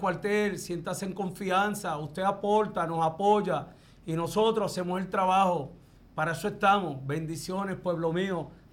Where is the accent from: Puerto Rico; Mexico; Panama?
Puerto Rico; Lares; Yo cumplí el 31 de julio, 39 años. Llevo 32 trabajando en mi pueblito de Lares.